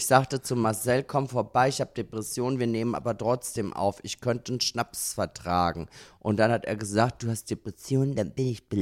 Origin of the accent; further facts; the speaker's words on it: Austria; moved away; ich bin ja schon unglaublich lang aus Österreich weg.